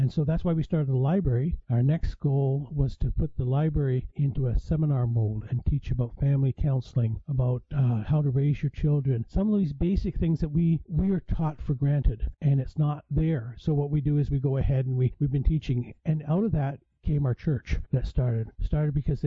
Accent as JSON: {"language": "English", "country": "Canada", "said": "we worked in the New York area for a while, which is a foreign country to me because I'm Canadian."}